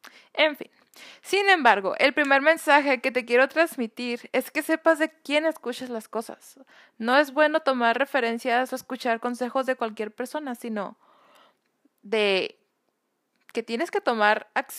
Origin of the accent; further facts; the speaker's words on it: Mexico; soy mexicana, nací el 16 de diciembre del 2000, tengo 19 años, signo Sagitario, dejando eso claro. Y pues bueno, hablo inglés